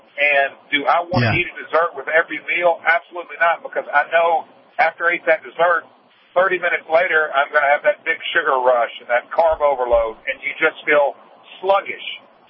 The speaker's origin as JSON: {"language": "English", "region": "the South", "country": "United States", "tie": "born or raised there", "said": "we were raised in the South on sweet tea"}